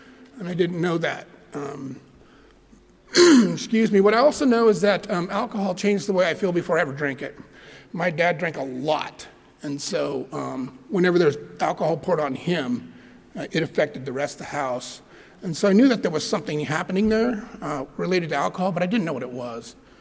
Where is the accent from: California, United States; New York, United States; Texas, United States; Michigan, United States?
California, United States; Bishop; I grew up in Bishop, we're burning tires out in the middle of the desert to stay warm.